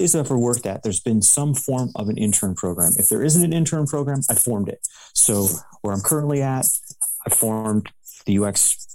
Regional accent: Cleveland, Ohio, United States; Well, I will tell you, I grew up in Cleveland my entire life.

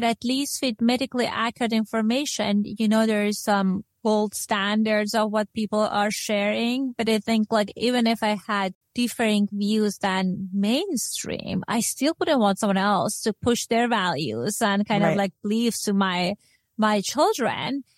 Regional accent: Iran; first language Persian; English is a second language; I have two shows, like one is this and another one in Farsi. That's my first language.

